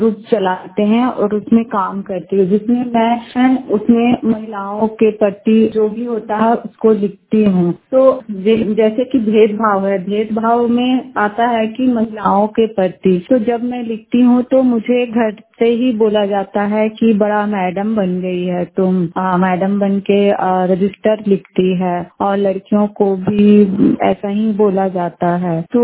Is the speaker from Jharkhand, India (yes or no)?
yes; Jharkhand, India; और मैं टाटीझरिया हजारीबाग जिला की रहने वाली हूँ।